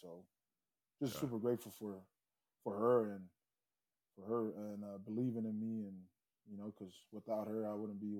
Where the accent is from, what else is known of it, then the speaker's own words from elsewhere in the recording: American Samoa; To be honest, you know, I'm from American Samoa. Don't know anything about New Mexico Military or NIMI when coming out of high school.